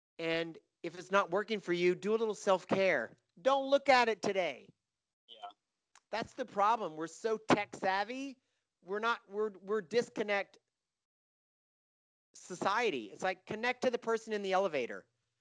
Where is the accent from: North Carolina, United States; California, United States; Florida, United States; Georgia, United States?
North Carolina, United States; I'm an Irish German from North Carolina with an accent, you know?